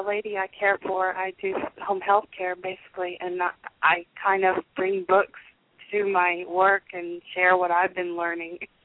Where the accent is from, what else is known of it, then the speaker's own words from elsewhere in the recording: Lubbock, Texas, United States; I grew up in Lubbock.